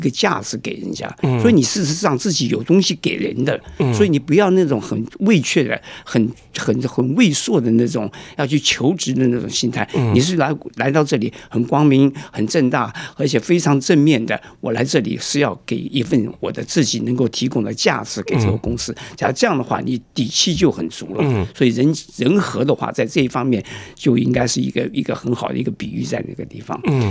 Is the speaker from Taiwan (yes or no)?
no; China; now in Australia